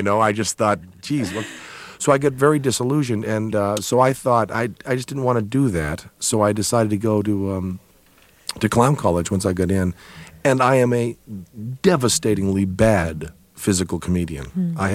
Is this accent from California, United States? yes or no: no; Greenfield, Massachusetts, United States; I was brought up in Greenfield, Massachusetts, which is like 20 miles from the Five College area, Amherst and UMass and everything.